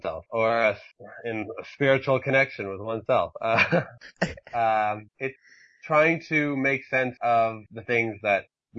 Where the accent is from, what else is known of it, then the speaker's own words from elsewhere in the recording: Canada; I'm from Canada, right.